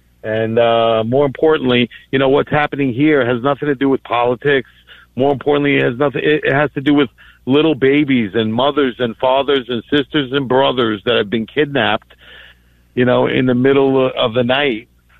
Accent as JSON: {"language": "English", "country": "Greece", "said": "You know, I'm from Greece. Greece is very close to Israel."}